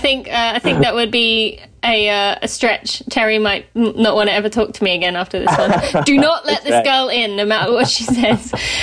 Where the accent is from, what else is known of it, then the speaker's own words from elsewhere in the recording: United Kingdom; now in Lexington, United States; So because I'm British, does that mean I get an advantage even though I live in Lexington?